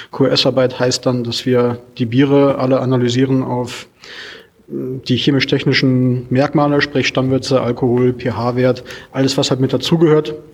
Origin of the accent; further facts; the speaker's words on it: Gummersbach, North Rhine-Westphalia, Germany; Gebürtig komme ich aus der Nähe von Köln, aus dem schönen Gummersbach